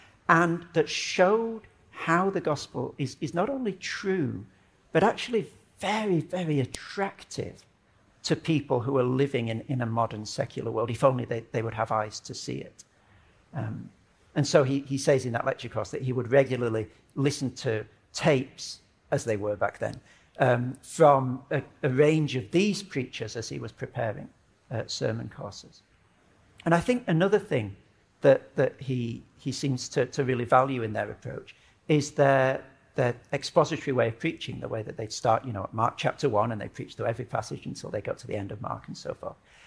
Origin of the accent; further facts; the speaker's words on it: Yorkshire and the Humber, United Kingdom; now in Australia; I'm glad you referred to my British heritage. I come from the People's Republic of South Yorkshire. Very, very proud Brits living in Australia.